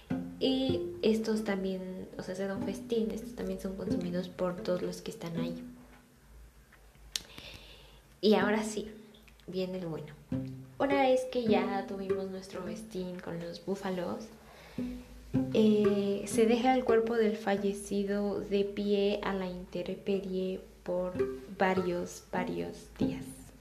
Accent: Mexico; Tal vez porque soy mexicana y no me resulta tan, no lo sé, tan extravagante.

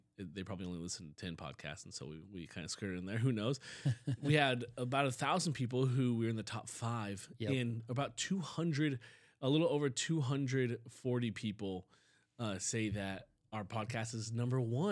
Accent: Seattle, Washington, United States; From the Seattle area, and the team I've been rooting for my whole life is the University of Washington Huskies.

